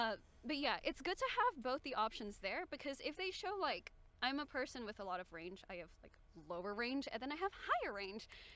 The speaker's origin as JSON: {"language": "English", "country": "Australia", "said": "I'm Australian, so I always wake up late for those."}